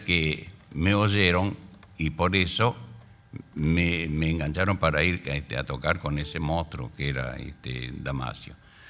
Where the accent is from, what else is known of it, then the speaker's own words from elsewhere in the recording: Alcorta, Santa Fe, Argentina; allá en el pueblito donde yo nací, el sur de Santa Fe, que se llama Alcorta